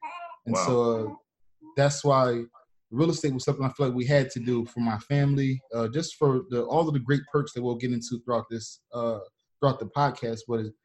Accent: Guam; born there; also born or lived in New Jersey / Virginia / Florida; We moved around a whole lot. I was born in Guam. We moved to New Jersey, from New Jersey to Virginia. Then from Virginia, we moved to Florida. Then from Florida back to New Jersey, then back to Florida.

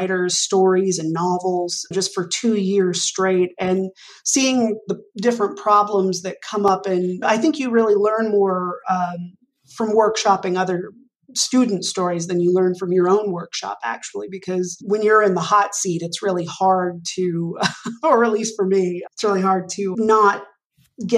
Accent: Arlington, Texas, United States; growing up in Arlington, Texas, I hadn't really been around.

